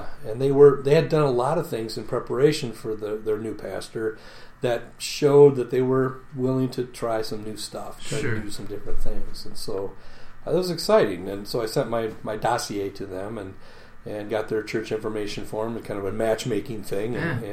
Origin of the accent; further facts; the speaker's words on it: Waterloo, Iowa, United States; Omaha, Nebraska, here on South Dakota, and now kind of back home because I grew up in Waterloo.